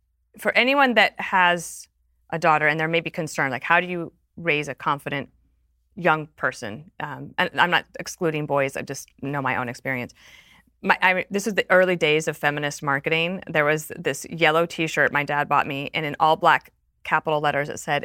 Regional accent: Wyoming, United States; I'm like, I didn't know the Cheneys either. The Cheneys were from the other side of the state. The Black Hills is about 80 miles west of Mount Rush

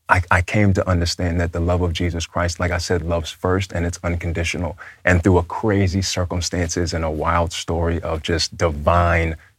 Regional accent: Bronx, New York, United States; It was kind of just everybody was just in the Bronx, and the kids, we loved to hor

